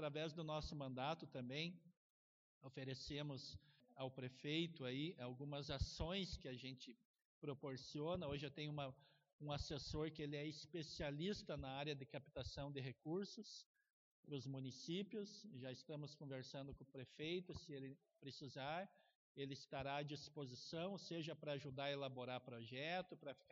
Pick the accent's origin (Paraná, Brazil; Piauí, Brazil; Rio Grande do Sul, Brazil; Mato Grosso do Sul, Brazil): Rio Grande do Sul, Brazil; Bom Jesus; now in Caxias do Sul, Brazil; eu sou natural de Bom Jesus, minha família mora em Bom Jesus. Eu moro em Caxias, mas estou sempre pela região.